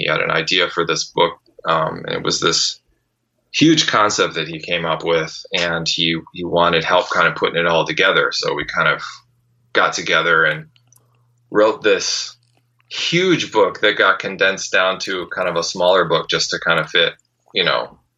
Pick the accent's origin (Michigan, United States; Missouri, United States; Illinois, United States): Michigan, United States; Detroit; And I was introduced to his music when I was a teenager from my guitar teacher growing up in Detroit